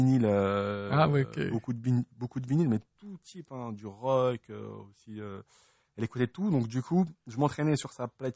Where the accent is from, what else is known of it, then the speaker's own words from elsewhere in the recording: Île-de-France, France; born there; Je suis français. Je suis né en France dans le 93, mais non, je suis français.